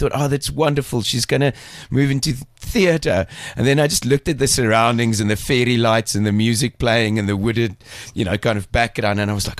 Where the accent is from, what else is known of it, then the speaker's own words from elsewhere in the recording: Roodepoort, Gauteng, South Africa; I grew up in Redepoort